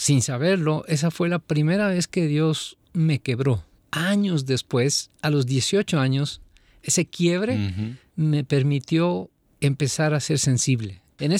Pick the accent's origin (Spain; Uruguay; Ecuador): Ecuador; Quito, Pichincha; Yo nazco en Quito, Ecuador.